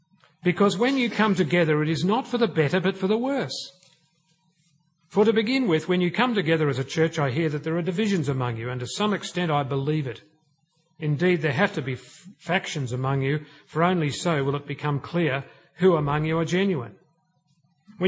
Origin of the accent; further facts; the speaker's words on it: Australia; I am connected to this state of affairs because I am an Australian.